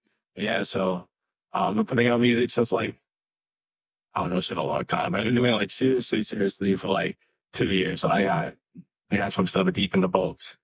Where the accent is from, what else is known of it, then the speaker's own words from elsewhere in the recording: New York, United States; now in Los Angeles, United States; I grew up in New York, but about half here in Los Angeles.